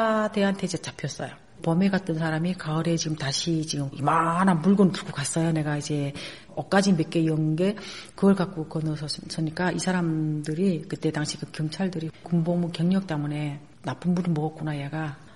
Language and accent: Korean; North Korea; now in South Korea; 북한에서 우리가 마음대로 만지지 못했던 식자재, 식재료들